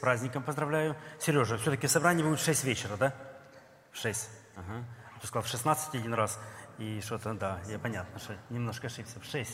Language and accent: Russian; Kherson, Kherson Oblast, Ukraine; она говорит, откуда вы? Я говорю, с Херсона.